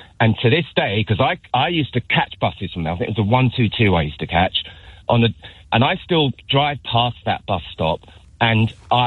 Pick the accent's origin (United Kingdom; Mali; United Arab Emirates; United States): United Kingdom; I'm black, I'm British, I'm proud, but I'm also proud of my, you know, my heritage as well.